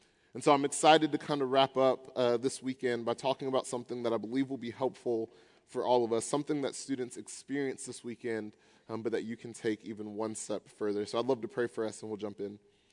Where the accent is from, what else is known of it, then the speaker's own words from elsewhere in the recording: Atlanta, Georgia, United States; I'm from Atlanta, Georgia.